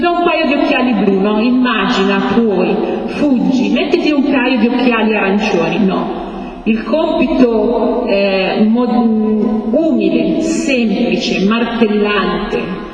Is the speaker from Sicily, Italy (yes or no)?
no; Emilia-Romagna, Italy; Vengo dalla Romagna, delle inondazioni